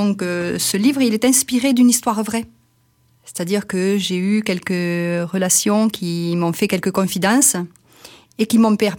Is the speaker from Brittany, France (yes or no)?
no; Occitanie, France; now in Capdenac, France; Je suis native du Tarn, c'est pas très loin, mais j'habite depuis une dizaine d'années à Capdenac.